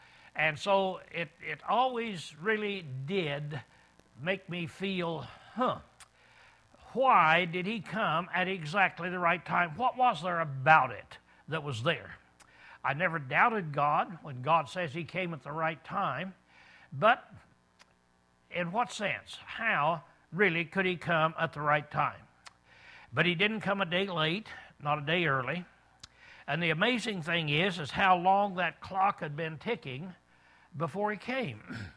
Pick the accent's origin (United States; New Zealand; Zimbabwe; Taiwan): United States; Now that kind of amazes me as an American